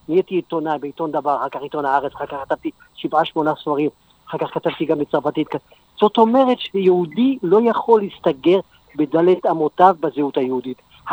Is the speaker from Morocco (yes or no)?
yes; Casablanca, Casablanca-Settat, Morocco; now in Israel; אני גדלתי כיהודי מלא בקזבלנקה. באתי לפה ונהייתי פחות יהודי, פחות חילוני.